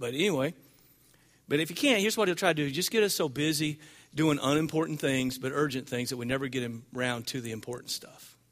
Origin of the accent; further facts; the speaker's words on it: Arkansas, United States; I mean, yeah, we're from Arkansas and everything, but still.